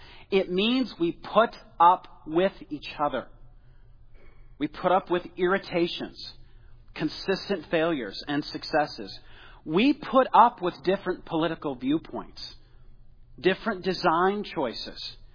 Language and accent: English; Illinois, United States; I am originally from Illinois, and we have beautiful dirt there. It is lush. It is dark. It is full of good things.